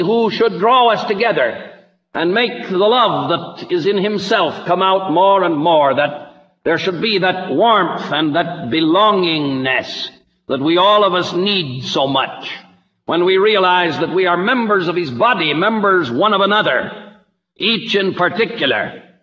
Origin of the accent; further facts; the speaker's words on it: California, United States; And I was brought up in California, and there weren't 2 miles of paved road in the whole state.